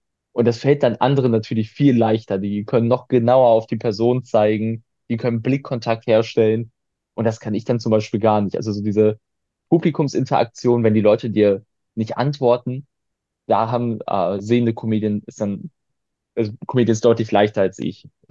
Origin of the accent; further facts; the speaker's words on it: Cologne, North Rhine-Westphalia, Germany; also gerade als Kölner